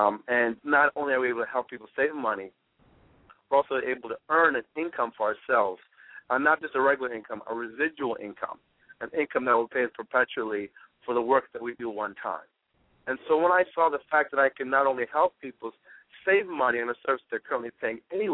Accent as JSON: {"language": "English", "town": "Baltimore", "region": "Maryland", "country": "United States", "said": "I'm from Baltimore, Maryland, actually."}